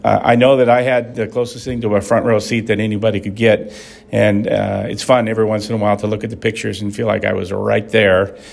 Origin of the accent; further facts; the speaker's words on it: Nome, Alaska, United States; as a kid growing up in Nome, most of my childhood heroes were Iditarod dog mushers